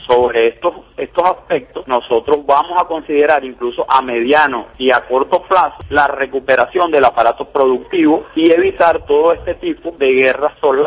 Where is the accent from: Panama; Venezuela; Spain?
Venezuela; somos habitantes de Venezuela, somos de nacionalidad venezolana y sentimos nuestra patria.